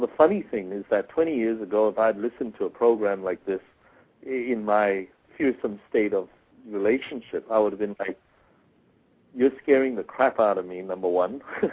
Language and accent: English; Australia; I'm from Australia. Both of us are from Australia.